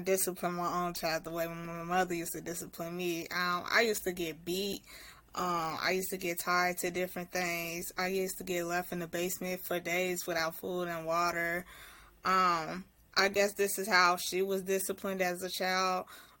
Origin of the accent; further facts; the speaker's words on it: Chicago, Illinois, United States; I'm from Chicago, Illinois.